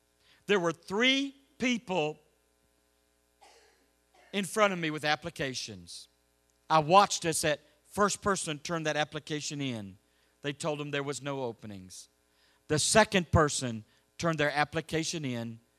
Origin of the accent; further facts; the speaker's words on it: Texas, United States; Now, I'm not like you. I'm from Texas where all the drugs are. Y'all don't have those problems in New York or New Jersey.